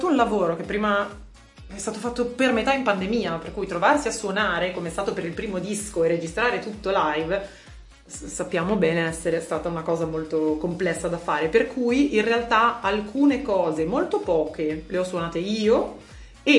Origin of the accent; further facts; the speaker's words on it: Milan, Lombardy, Italy; born there; sono nata a Milano